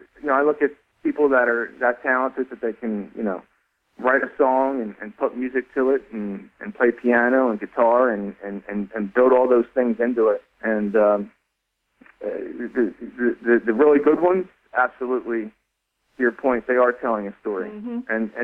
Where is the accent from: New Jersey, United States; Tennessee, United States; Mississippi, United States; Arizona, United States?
New Jersey, United States; It's not hard to be a … fan when you're born and raised in New Jersey.